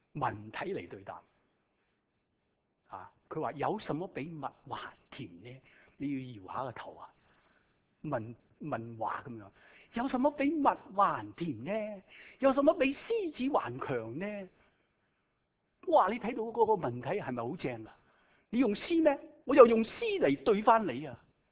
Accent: China; 呢啲我哋中国人都好中意打谜噶，系咪啊？

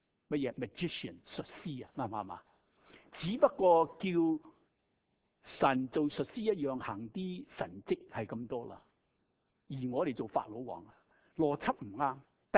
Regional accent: Guangdong, China; 我哋广东人有阵时讲呢个人饮酒好似饮水一样，系咪啊？

